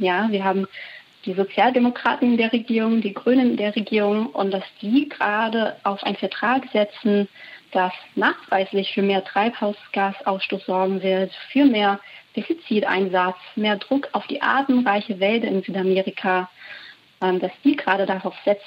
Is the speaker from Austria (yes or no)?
no; Brazil; Ja, also ich finde, gerade als Brasilianerin ist auch diese Frage mit anderen Handelspartnern und China sehr wichtig.